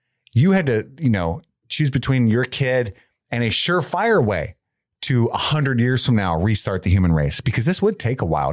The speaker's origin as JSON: {"language": "English", "town": "Union", "region": "Kentucky", "country": "United States", "tie": "born or raised there", "said": "Side note, I grew up in Union, Kentucky, and love catching the occasional Florence Y'all"}